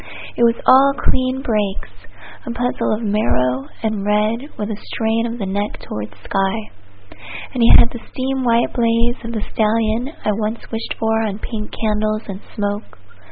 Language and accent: English; Homestead, Florida, United States; I'm from Homestead, Florida.